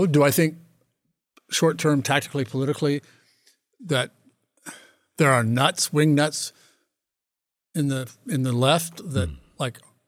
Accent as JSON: {"language": "English", "region": "Nebraska", "country": "United States", "tie": "born or raised there", "moved": "yes", "lives_now": "New York City, United States", "said": "It's a recent tick of mine to say I was born and raised in Nebraska. But I think it does distinguish me from people who grew up in New York City."}